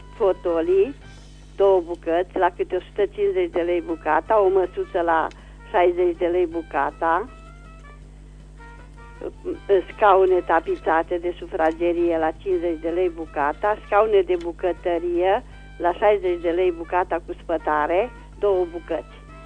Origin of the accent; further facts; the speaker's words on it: Reșița, Caraș-Severin, Romania; sunt din Reșița și am de vânzare un apartament cu două camere